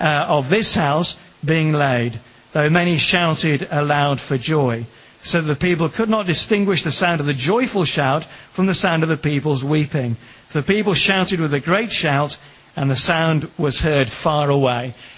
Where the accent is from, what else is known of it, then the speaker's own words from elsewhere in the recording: Kenya; moved away as an adult; I was, most of you, many of you know, born and brought up in Kenya. My parents were there until I was 23.